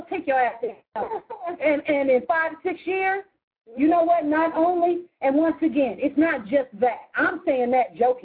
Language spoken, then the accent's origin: English; California, United States; We're from California. I'm from Southern California.